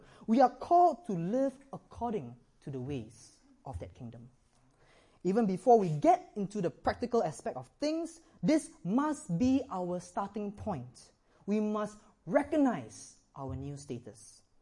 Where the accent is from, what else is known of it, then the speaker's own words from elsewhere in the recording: Singapore; As you can probably tell, I am not Irish. I am a Singaporean, and Singapore is a little country located somewhere in Southeast Asia.